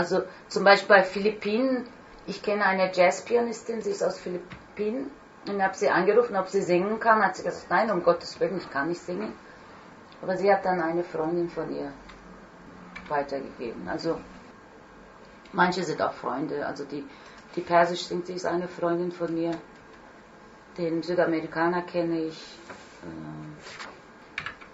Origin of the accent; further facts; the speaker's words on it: Turkey; ich bin ja Türkin, ich habe die türkische Version gemacht